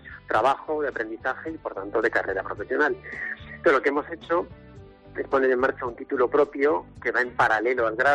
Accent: Nules, Valencian Community, Spain; soy de Nules, conozco bien la idiosincrasia deportiva de la provincia.

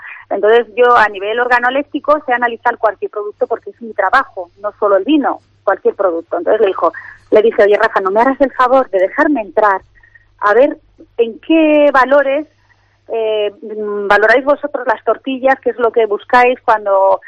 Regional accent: Santander, Cantabria, Spain; Pero yo soy muy muy de Santander y me gusta eso, con cebolla y jugosita

